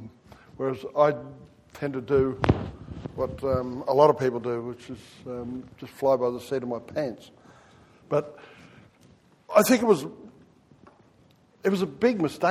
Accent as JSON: {"language": "English", "town": "Charleville", "region": "Queensland", "country": "Australia", "tie": "born or raised there", "said": "I was born in Charleville a long time ago, not quite 40,000 years, but quite a while ago now. Back in those days, you know, like, I was living in the Yumba, which is us blackfellas out in southwestern Queensland call an Aboriginal camp."}